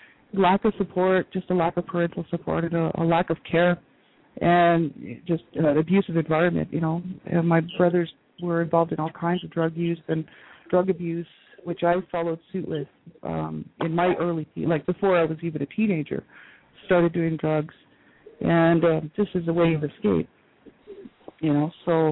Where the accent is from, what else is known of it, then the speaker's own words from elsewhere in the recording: New Mexico, United States; born there; So my parents were from Canada, and they moved down to the States, and I was born in New Mexico.